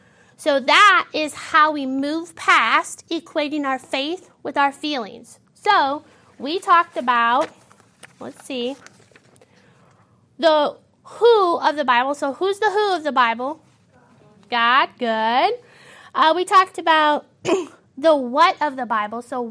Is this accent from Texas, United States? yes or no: no; St. Louis, Missouri, United States; moved away; So I'm from St. Louis. And when I lived in St. Louis, the last house I lived in, Andrew and I built it.